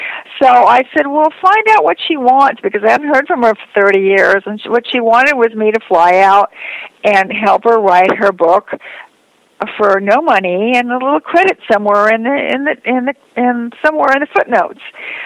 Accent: New York, United States; I'm a New Yorker who does go to LA.

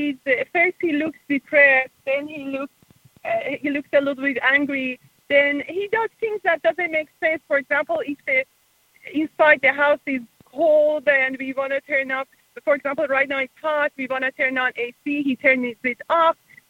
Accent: Iran; moved away; I'm calling from here, but I'm originally from Iran.

